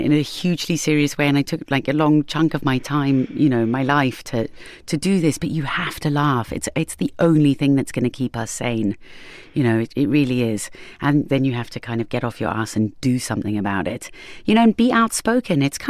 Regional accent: South Africa; born there; also born or lived in England; I was born in South Africa, went to England, then had to, you know, then came here.

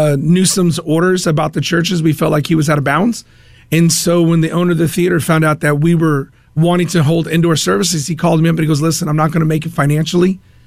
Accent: Stockton, California, United States; now in Fresno, United States; Yes, I'm originally from here, from the San Joaquin Valley. I'm from Stockton, California, and that's where I felt the call of God on my life.

